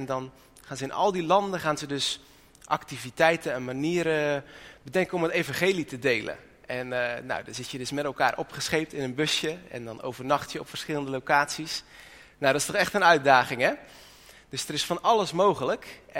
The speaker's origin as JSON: {"language": "Dutch", "town": "Strijen", "region": "South Holland", "country": "Netherlands", "lives_now": "Ede, Netherlands", "said": "wij komen uit Ede, dus een uurtje hier vandaan. En van oorsprong kom ik uit Strijen, dus dat is een heel eind hier vandaan."}